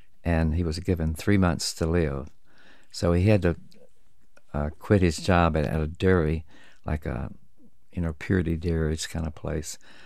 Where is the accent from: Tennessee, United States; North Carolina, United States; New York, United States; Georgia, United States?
North Carolina, United States; Walkertown; I was raised in Walkertown down Camp Betty Hastings Road, and it seemed like another life, actually.